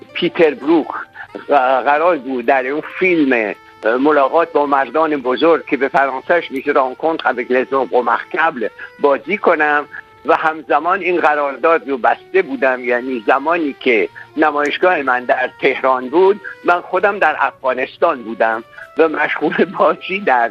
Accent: Iran; خب من در ایران زاده شدم و در اونجا پرورش شدم و در اونجا با اون فرهنگ مربوط بودم

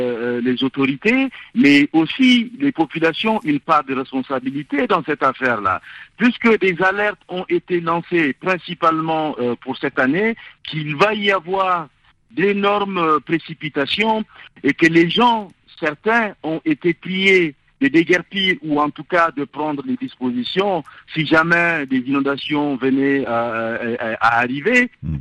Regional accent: Niamey, Niger; pour moi qui suis né et j'ai grandi à Niamey, j'ai bien vu

